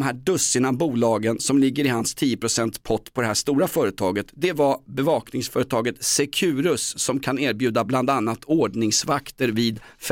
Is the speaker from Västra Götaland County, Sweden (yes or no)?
no; Stockholm, Stockholm County, Sweden; Den handlar om min uppväxt i Vällingby och Grimsta.